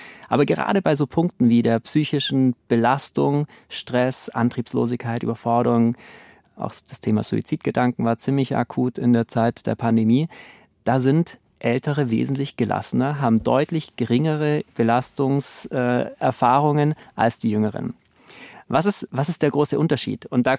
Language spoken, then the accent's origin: German; Bavaria, Germany; Was mache ich als Allgäuer, wenn ich mit kleinen Kindern auf den Berg gehe?